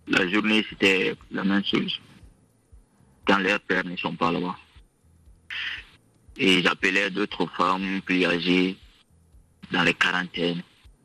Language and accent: French; Nzérékoré Region, Guinea; moved away; Je suis guinéen dans la région des Erekouré.